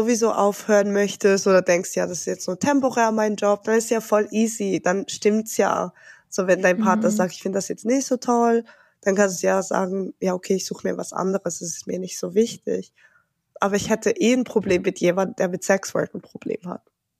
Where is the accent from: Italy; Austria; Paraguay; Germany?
Italy; ich bin halt Italiener und das ist voll okay.